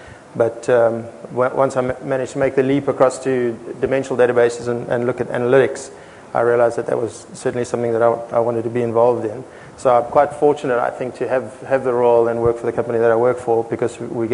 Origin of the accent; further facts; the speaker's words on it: Browns Bay, Auckland, New Zealand; accent: Browns Bay; yes, my accent is, in fact, Browns Bay.